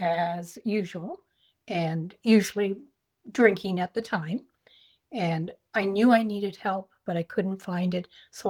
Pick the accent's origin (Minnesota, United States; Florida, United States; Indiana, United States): Florida, United States; I am from Florida.